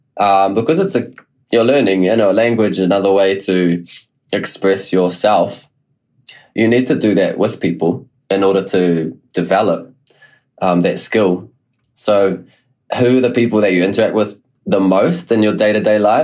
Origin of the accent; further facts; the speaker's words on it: Taihape, Manawatū-Whanganui, New Zealand; I grew up in Taihape, it's small. I went to a country school of like 30 kids total.